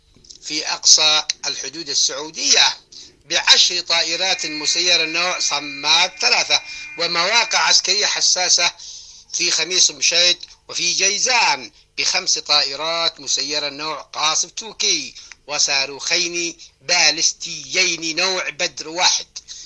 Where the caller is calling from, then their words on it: Sanaa, Amanat Al Asimah, Yemen; طالما استمر العدوان والحصار على بلادنا اليمن.